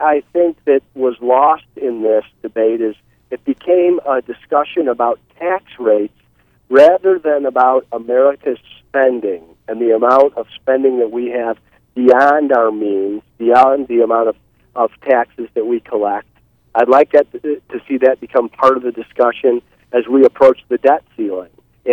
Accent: Ohio, United States; moved away; I'm a transplant from Ohio in 1982, and growing up, I certainly would have looked to the Big Ten team.

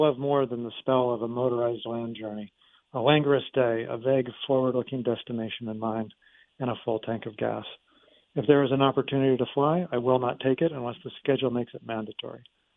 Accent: Tucson, Arizona, United States; You know, I grew up in Tucson, Arizona, where a car is absolutely indispensable for getting around town, as everyone listening knows.

